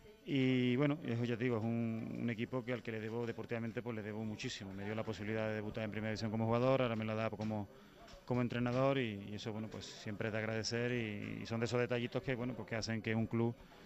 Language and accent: Spanish; Córdoba, Andalusia, Spain; porque Córdoba es mi tierra y he estado muy a gusto trabajando este año allí